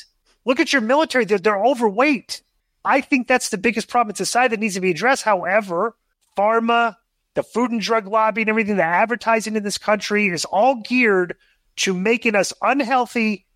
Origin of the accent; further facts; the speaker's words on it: Atlanta, Georgia, United States; So just to clarify my political leanings, I was raised in Atlanta, Georgia, went to private school, okay?